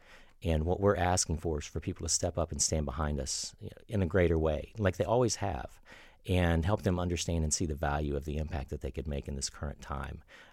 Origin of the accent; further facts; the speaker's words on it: North Carolina, United States; you've heard me tell the story about growing up in North Carolina. The resources I had were limited